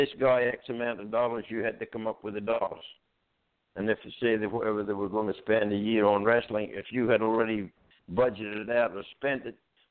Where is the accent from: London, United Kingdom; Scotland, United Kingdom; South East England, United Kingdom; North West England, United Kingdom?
Scotland, United Kingdom; he don't know nothing about lords in England. I'm from Scotland. We know that the British thing fits together.